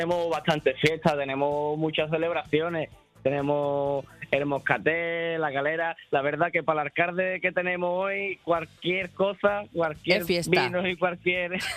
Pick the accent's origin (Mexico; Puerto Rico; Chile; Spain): Spain; Chipiona, Andalusia; Pues mira, mi pueblo es Chipiona.